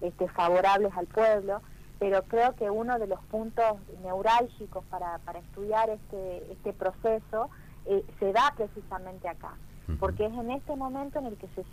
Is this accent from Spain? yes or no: no; Tucumán, Argentina; como tucumanos y tucumanas